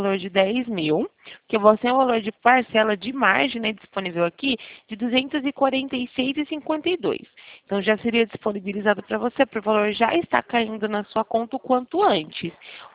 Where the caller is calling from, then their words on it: Campinas, São Paulo, Brazil; Então eu falo aqui de Campinas.